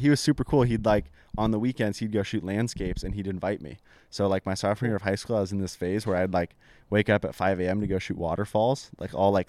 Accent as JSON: {"language": "English", "region": "New Hampshire", "country": "United States", "tie": "born or raised there", "said": "Yeah, so I grew up in New Hampshire, like I was saying, in a small town, not much to do except play outside."}